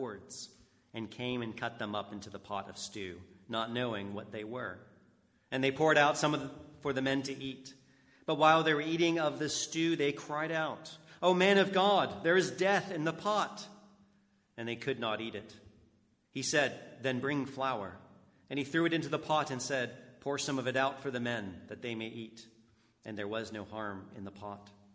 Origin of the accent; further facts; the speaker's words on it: United States; And since I'm an American, I'll use an American a place to get to Alaska.